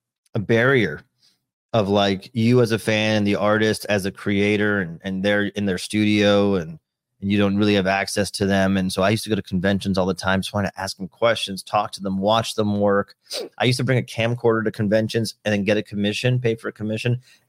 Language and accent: English; Miami, Florida, United States; we would go down to the beach, Miami Beach. I'm from Miami.